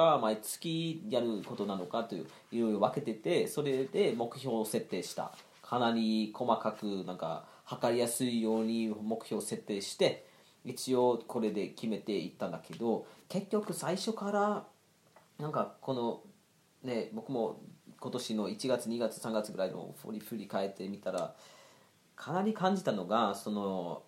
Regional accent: Frankfurt, Hesse, Germany; 今27で、で30歳になる年に、僕ねフランクフルト出身だとみんな覚えてるかもしれないんだけど、うん、フランクフルト出身で、

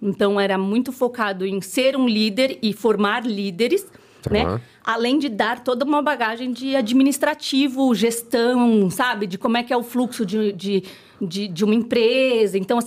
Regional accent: Brazil; são valores que são nossos também. Que é super importante, assim, como brasileiros.

